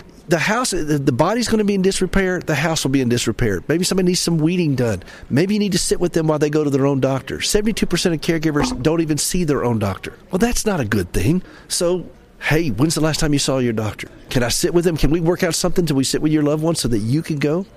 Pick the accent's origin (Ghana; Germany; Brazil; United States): United States; Nashville, Tennessee; You know, we got that in the South. I'm from Nashville. I don't know if you can tell if I'm from the South here.